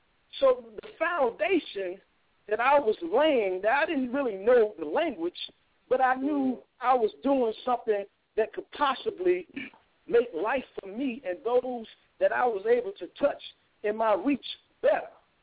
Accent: St. Louis, Missouri, United States; growing up in a racist area in St. Louis, everything that I heard the minister say just applied to me. I grew up in the Catholic school.

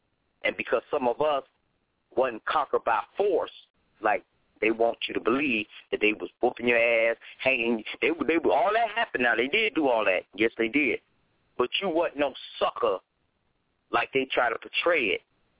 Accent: Ohio, United States; born there; now in Tennessee, United States; I moved to Tennessee from Ohio. I'm indigenous because I was born there, documented in Ohio. So I'm indigenous of Ohio, but I'm a native of Tennessee because I've been here by law.

